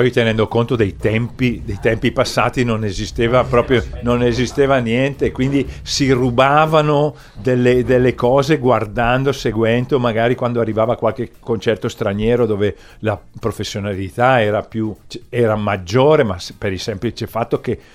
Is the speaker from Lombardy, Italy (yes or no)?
yes; Brescia, Lombardy, Italy; moved away; also born or lived in Bologna / Trieste; io sono di Brescia